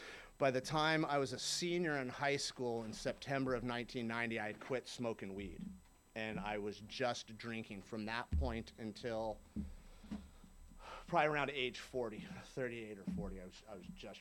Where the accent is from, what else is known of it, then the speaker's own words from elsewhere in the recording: San Diego, California, United States; I grew up in San Diego. I grew up out in San Carlos, the mean streets of San Carlos, right?